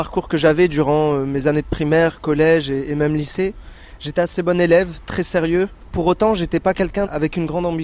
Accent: Hauts-de-France, France; 26 ans. Je suis issu du nord de la France.

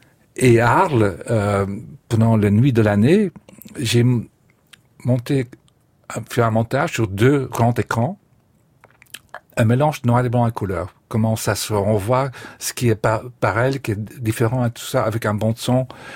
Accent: Belgium; moved away; quand moi j'ai quitté la Belgique, culturellement, il se passait vraiment pas grand chose.

